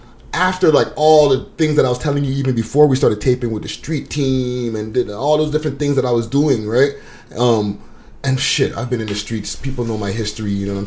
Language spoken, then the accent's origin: English; Montreal, Quebec, Canada; I'm from Montreal.